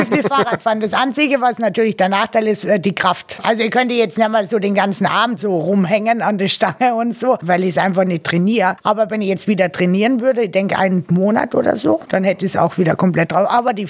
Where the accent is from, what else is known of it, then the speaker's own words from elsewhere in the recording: Carinthia, Austria; Ich komme aus Österreich.